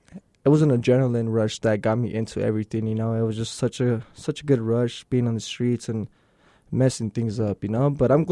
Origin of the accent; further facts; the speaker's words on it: Ciudad Juarez, Chihuahua, Mexico; now in El Paso, United States; I was born here in El Paso. I was raised in Ciudad Juarez. And that's where I got my interest in graffiti by my older brother.